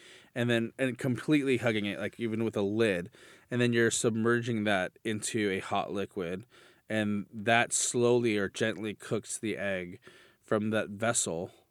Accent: Pico Rivera, California, United States; I grew up in Pico Rivera, which is about 18 miles from downtown LA.

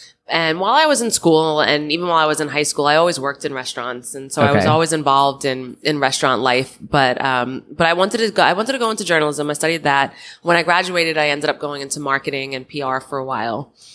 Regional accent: New York, United States; born there; I was born on Long Island.

